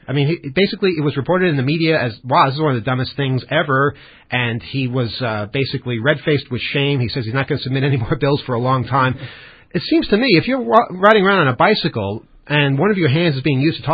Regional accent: United States

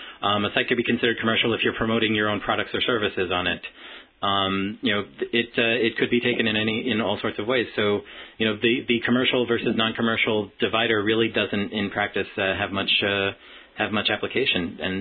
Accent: New York, United States; Well, I'm from Long Island originally, and, you know, I can confirm that there's usually no news there

